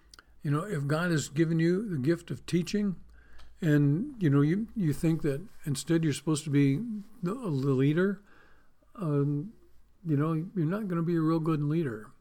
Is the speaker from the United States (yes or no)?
yes; New York, United States; I grew up in Western New York, southwest of Buffalo, where it is snow country, where we got an average of over 200 inches of snow a year.